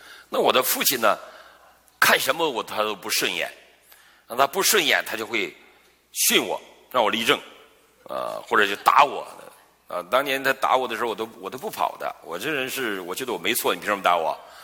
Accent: China; 我小的时候在中国，

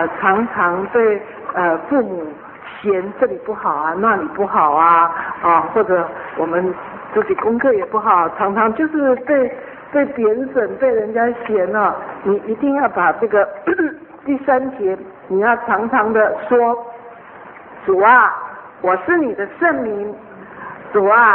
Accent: China; 可是我觉得我们中国人很多这样，很多中国人都这样，因为我们上一代都是这样很权威的对待我们嘛

